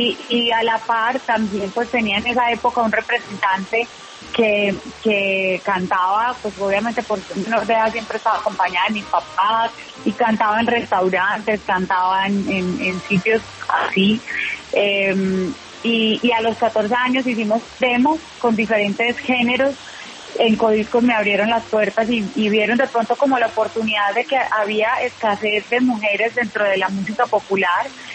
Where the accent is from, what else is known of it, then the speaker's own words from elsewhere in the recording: Apartadó, Antioquia, Colombia; also born or lived in Abejorral / Palmira / Medellín; yo soy de Apartadó. Mi mamá es de Abejorral, mi papá es de Barbosa, y como que cuando éramos niños, niñas, sí, fui, tuve una familia como que nómada. Entonces viví en Abejorral